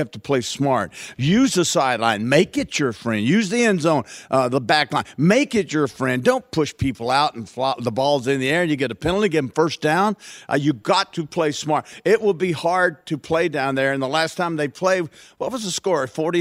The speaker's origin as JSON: {"language": "English", "region": "Louisiana", "country": "United States", "said": "And But I'm from Louisiana. I've been a Saints fan my whole life."}